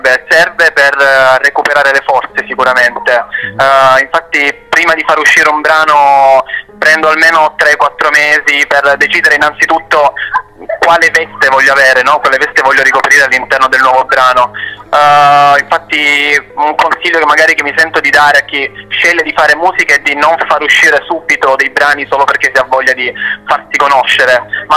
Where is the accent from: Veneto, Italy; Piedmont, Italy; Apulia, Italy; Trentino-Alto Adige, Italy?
Apulia, Italy; ho scelto proprio di fare delle riprese nel mio paese e poi spostarci anche verso le spiagge magnifiche di San Foca, Torre dell'Orso. Sono comunque zone molto vicine a dove vivo.